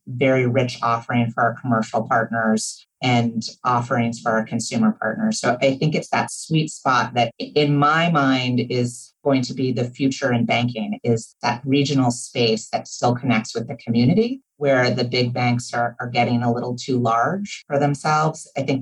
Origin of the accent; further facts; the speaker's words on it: Massachusetts, United States; also born or lived in Washington, D.C.; I grew up outside of Boston and I fell in love with a man from Mississippi.